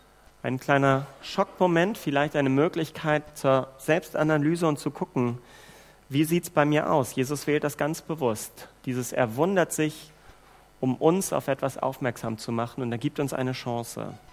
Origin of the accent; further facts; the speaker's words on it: Germany; das können wir vielleicht gerade gar nicht so sagen, Gott sei Dank als Deutsche, dass wir das haben